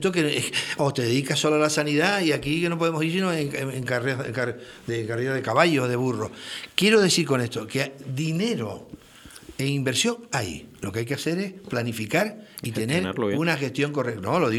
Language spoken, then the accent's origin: Spanish; Santa Cruz de Tenerife, Canary Islands, Spain; yo soy chicharrero y soy de esta sociedad